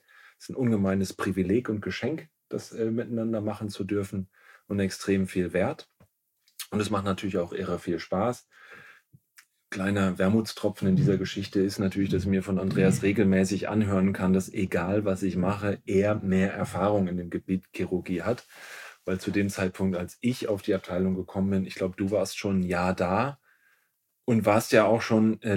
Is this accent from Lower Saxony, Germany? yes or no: yes; Nordhorn, Lower Saxony, Germany; also born or lived in Würzburg; ich bin 47 Jahre alt, verheiratet, Vater von zwei Kindern, geboren in Nordhorn in Niedersachsen aus dem platten Land, dort mein Abitur gemacht